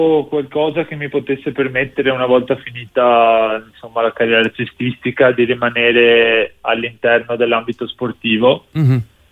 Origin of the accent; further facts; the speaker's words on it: Mestre, Veneto, Italy; born there; sono nato a Mestre, precisamente, dove vivo tuttora.